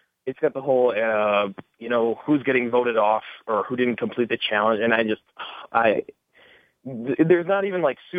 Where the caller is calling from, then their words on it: Wisconsin, United States; from Wisconsin.